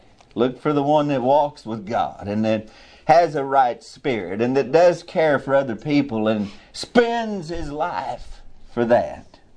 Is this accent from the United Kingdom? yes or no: no; United States; And that's what I am. Before I'm an American, I'm a Christian.